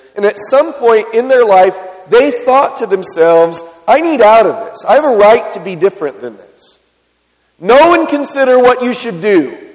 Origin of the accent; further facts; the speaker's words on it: San Diego, California, United States; When I was a boy growing up in San Diego, there was a family across the street.